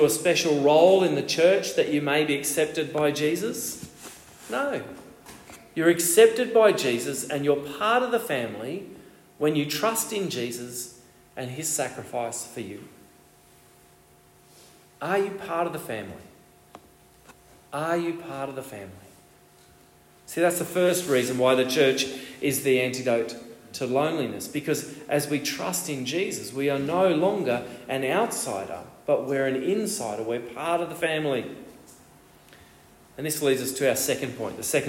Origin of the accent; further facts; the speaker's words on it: Australia; Oh, I'm an Aussie too. Where are you from? Where do you live? We get this immediate bond, don't we, with someone who is a fellow citizen. We come from the same country.